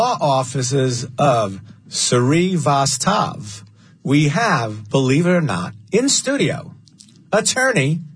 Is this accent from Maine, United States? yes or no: no; New York, United States; I'm from New York, so we say Easter.